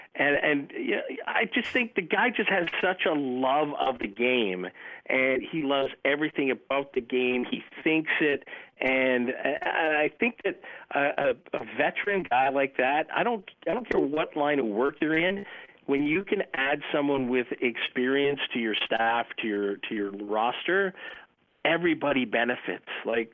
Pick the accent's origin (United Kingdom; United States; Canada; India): Canada; Ottawa, Ontario; I was born in Ottawa, grew up a Maple Leaf fan in Ottawa